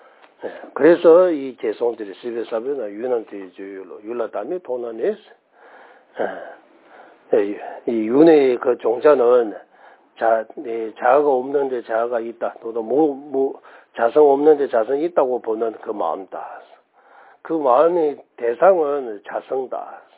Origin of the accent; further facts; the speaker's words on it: Tibet, China; Korean is a second language; now in South Korea; 그래서 한국에 처음 와서 성불로 하세요라고 하면 저 좀 그런 거예요